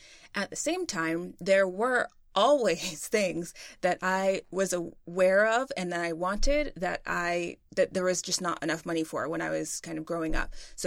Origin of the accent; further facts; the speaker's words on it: United States; First of all, I grew up in America, so, you know, global economic standards, pretty much lucked out there.